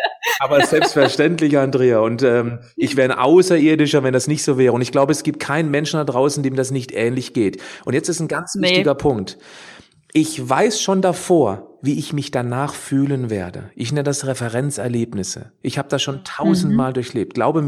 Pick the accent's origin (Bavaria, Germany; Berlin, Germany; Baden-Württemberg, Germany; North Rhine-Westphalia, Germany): Baden-Württemberg, Germany; Freiburg; also born or lived in Hamburg; ich lebte ja 13 Jahre lang in Hamburg, jetzt bin ich wieder in meiner Heimat in Freiburg